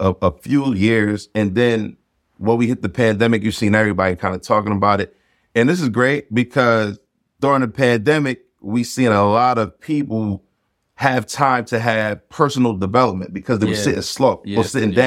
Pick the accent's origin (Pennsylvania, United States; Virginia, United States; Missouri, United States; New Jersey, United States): New Jersey, United States; Newark; Well, to be honest, I'm from Newark, right? Newark, New Jersey. You know, Essex County.